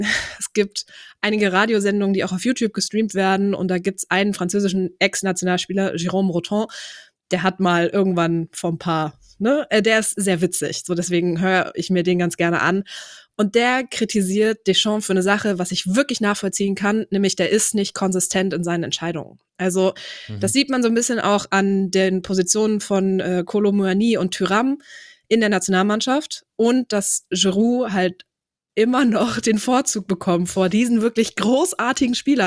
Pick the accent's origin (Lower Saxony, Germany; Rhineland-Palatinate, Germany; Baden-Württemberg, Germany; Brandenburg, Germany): Lower Saxony, Germany; Hanover; in meiner Heimatstadt. Hannover.